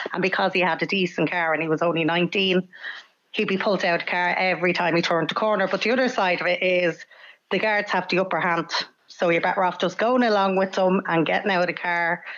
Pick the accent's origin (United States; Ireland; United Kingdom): Ireland; Dublin, Leinster; as I said, I grew up in Finglas. I seen it happening all the time.